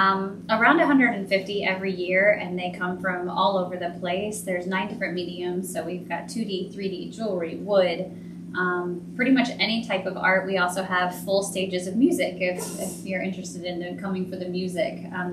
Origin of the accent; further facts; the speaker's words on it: Indiana, United States; I was born and raised here in Hamilton County, and I moved away for a little while after college, came back